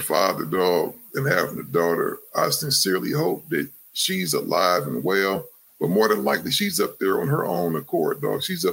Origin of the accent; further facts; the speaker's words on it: Cleveland, Ohio, United States; because I'm from the Midwest, though.